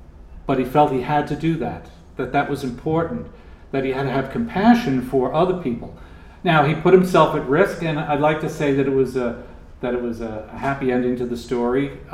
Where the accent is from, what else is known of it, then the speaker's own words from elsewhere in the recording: New York, United States; Now, I'm from Long Island. I'm from a large family of 10 children.